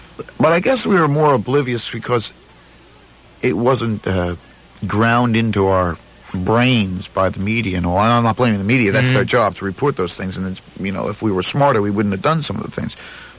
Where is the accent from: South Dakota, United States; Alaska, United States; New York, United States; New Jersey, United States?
New Jersey, United States; Ocean Grove; I grew up in Ocean Grove. I mean, I'm sure still today they can go out in Ocean Grove.